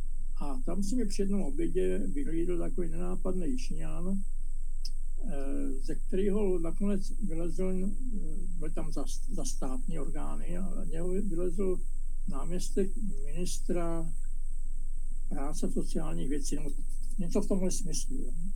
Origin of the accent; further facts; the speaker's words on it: Zlín, Zlín Region, Czechia; born there; já jsem se narodil v Baťově nemocnici, přiznám se, ve Zlíně